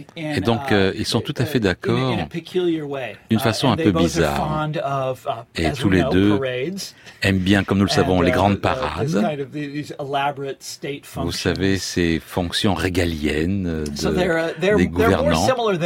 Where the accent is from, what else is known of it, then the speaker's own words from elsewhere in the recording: Kansas, United States; Moi, je viens du Kansas, c'est l'État où je suis né. C'est un État qui est allé très, très, très, très loin vers la droite au cours des années.